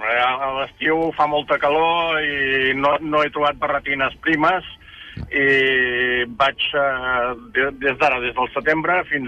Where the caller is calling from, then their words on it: Vic, Catalonia, Spain; Ara vaig camí d'Aitona, però sóc de Vic.